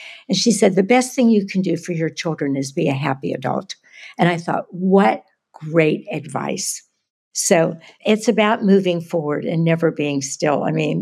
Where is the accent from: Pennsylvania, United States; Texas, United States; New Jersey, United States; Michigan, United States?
Pennsylvania, United States; Pittsburgh; moved away; But I was born in Pittsburgh. I was a Pittsburgh girl. I was a dancer. I moved to New York.